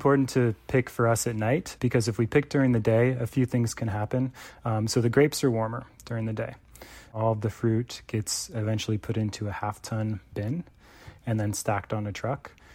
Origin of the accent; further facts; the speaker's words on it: California, United States; Quick background on me, born and raised in California where I currently live and make wine.